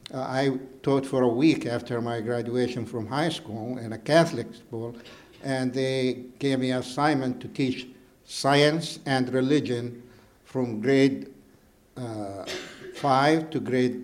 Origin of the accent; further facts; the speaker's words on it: Jordan; English is a second language; I'm from Jordan, the country of Jordan, next to Israel. You know that area by the River Jordan.